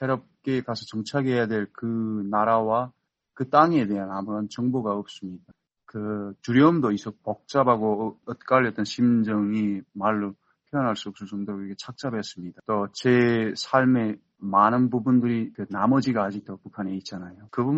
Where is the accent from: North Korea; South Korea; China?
North Korea; moved away as an adult; now in United States; 시애틀 근교에 살고 있는 탈북민입니다.